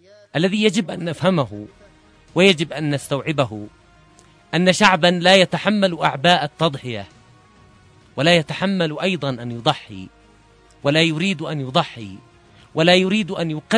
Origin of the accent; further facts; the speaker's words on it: Yemen; التي نعيشها نحن كشعب يمني يؤمن بقضيته